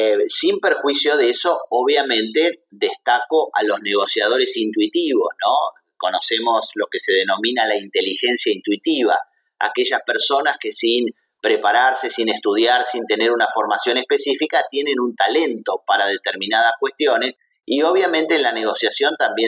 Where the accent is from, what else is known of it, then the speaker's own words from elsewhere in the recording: Argentina; como muchos argentinos, yo también tengo una cercanía con España porque mi abuelo, como tantos otros argentinos, bueno, tengo un abuelo asturiano